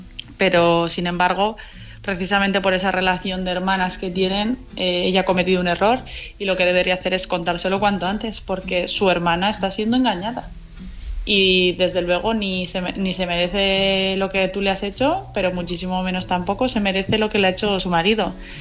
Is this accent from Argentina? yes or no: no; Bilbao, Basque Country, Spain; soy de Bilbao.